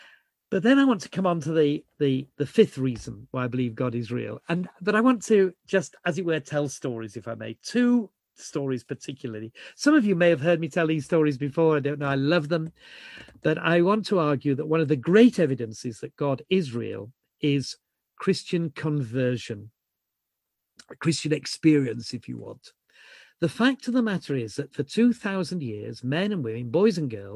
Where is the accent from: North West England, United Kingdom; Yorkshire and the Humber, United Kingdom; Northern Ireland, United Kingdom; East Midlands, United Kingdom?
Yorkshire and the Humber, United Kingdom; I'm a Yorkshireman.